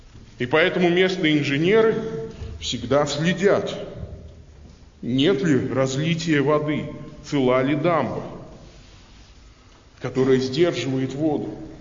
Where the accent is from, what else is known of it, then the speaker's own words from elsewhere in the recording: Ulyanovsk, Ulyanovsk Oblast, Russia; Я приехал с Волги, у нас в городе Ульяновске часть города находится ниже уровня реки.